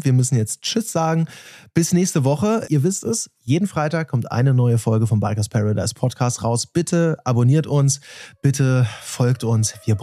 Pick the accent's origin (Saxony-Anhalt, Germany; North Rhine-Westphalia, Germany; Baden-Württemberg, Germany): Saxony-Anhalt, Germany; Magdeburg; dass in meiner alten Heimat denn da so ein Profirennen ist